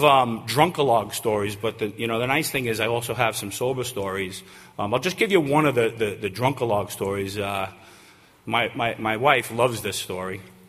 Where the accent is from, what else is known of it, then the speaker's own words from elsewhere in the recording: Centereach, New York, United States; also born or lived in Riverhead; I grew up in Center Reach, but then I ended up moving out to Riverhead because I met a woman, and I ended up getting sober out in Riverhead.